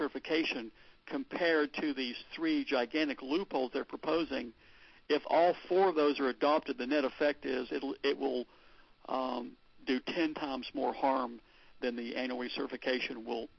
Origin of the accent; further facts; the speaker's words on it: Austin, Texas, United States; I'm a Republican from Austin, Texas.